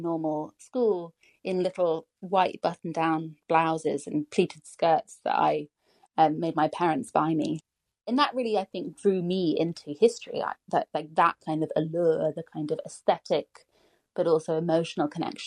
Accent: London, United Kingdom; I grew up in London, in a city, went to a normal inner city public school

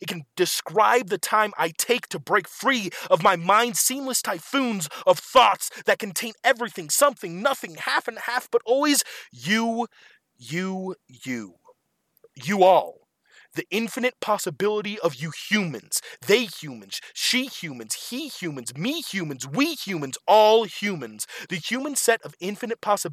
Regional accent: Aspen, Colorado, United States; I grew up in Aspen. I went to school in a little place called Cornell in Iowa. And after graduating, I came back to live with my parents

